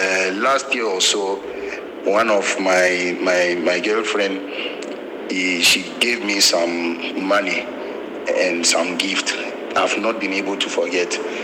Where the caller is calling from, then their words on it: Ho, Volta, Ghana; I'm calling from Ho, the Volta region.